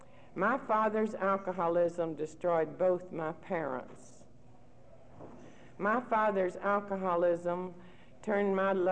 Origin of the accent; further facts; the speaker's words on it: North Carolina, United States; now in Texas, United States; I'm not a Texan. I'm a hillbilly. I grew up in the hills of North Carolina, and hillbillies do not like to be obliged to anybody.